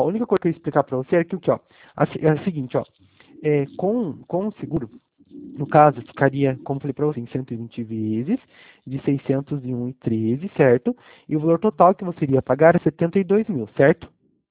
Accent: Itapeva, São Paulo, Brazil; eu sou de Itapeva, certo? Sou da cidade de Itapeva.

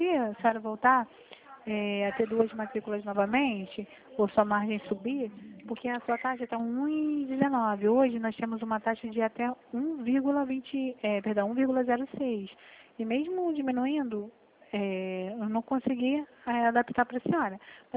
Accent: Rio de Janeiro, Brazil; eu sou do Rio também

